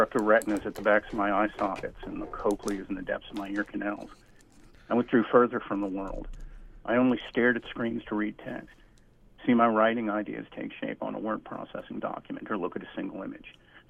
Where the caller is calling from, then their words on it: Beverly, Massachusetts, United States; I love listening to WFMU. I'm calling from Beverly, Massachusetts.